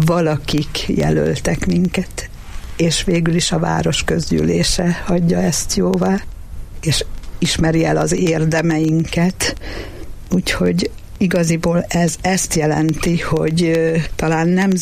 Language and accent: Hungarian; Miskolc, Borsod-Abaúj-Zemplén, Hungary; also born or lived in Budapest; mert én Miskolcon születtem, szülővárosom. Ezen túl pedig, bár éltem 20 évig a fővárosban, és hazajöttem.